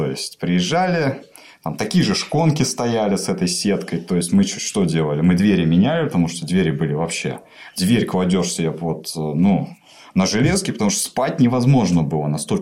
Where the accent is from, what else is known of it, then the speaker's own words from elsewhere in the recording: Saint Petersburg, Russia; also born or lived in Kingisepp; начинал здесь, в Питере. Я же питерский. Угу. Получается, родился в Кингисеппе. В семье учителей.